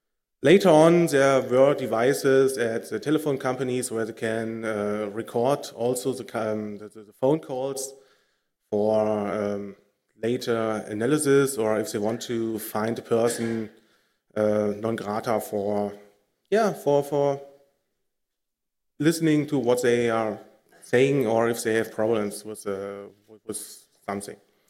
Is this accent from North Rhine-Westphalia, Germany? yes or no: yes; Cologne, North Rhine-Westphalia, Germany; English is a second language; So I'm from Cologne.